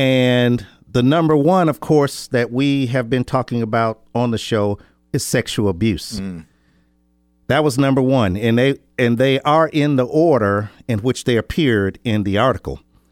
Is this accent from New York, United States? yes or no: no; Detroit, Michigan, United States; Of course, I grew up in Detroit, and having a lot of experiences with respect to the civil rights movement.